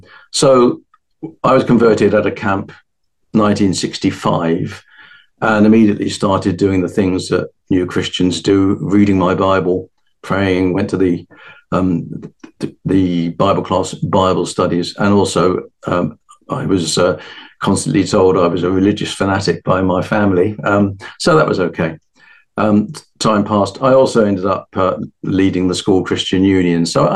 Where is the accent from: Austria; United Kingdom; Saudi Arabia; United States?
United Kingdom; Guildford, South East England; my hometown of Guildford in Surrey